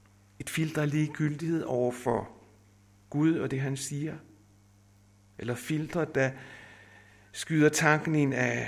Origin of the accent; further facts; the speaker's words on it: Nexø, Capital Region of Denmark, Denmark; Da jeg selv blev omvendt for mange år siden, der begyndte jeg at gå til bedemøderne i Nexø, hvor jeg voksede op.